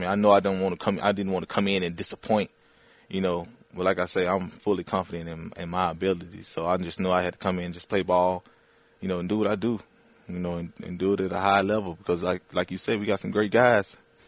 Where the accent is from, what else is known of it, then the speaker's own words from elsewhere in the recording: Louisiana, United States; I'm a guy, I'm from, born and raised in Louisiana.